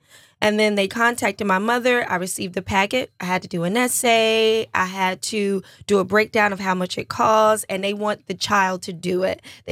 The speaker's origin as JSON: {"language": "English", "town": "DeKalb County", "region": "Georgia", "country": "United States", "tie": "born or raised there", "said": "I grew up right outside the city in DeKalb County. So my school was very mixed."}